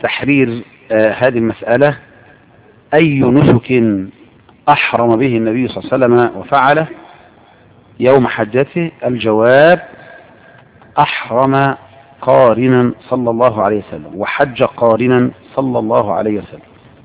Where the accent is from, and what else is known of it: Egypt